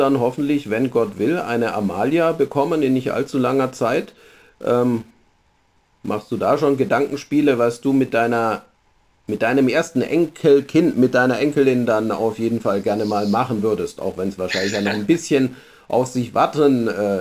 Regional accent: Pforzheim, Baden-Württemberg, Germany; Und selbst Pforzheim, meine Heimatstadt

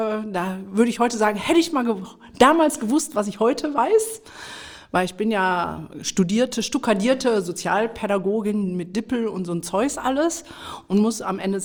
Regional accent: Mülheim an der Ruhr, North Rhine-Westphalia, Germany; wir kommen beide aus dem Pott, weil wir sind ja hier in Mülheim, in meiner Heimatstadt. Ja. Hier bin ich groß geworden

